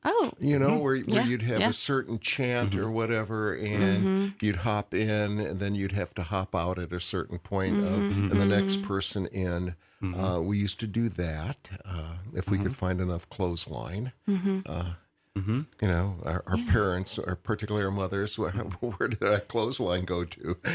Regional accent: Indiana, United States; Well, because I grew up in Indiana, and that's where I was.

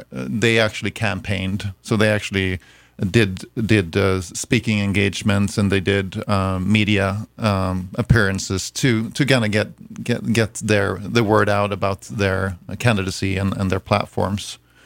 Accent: Gothenburg, Västra Götaland, Sweden; now in United States; I'm originally from Sweden, Gothenburg, Sweden, and I've lived in the U.S. since 2011.

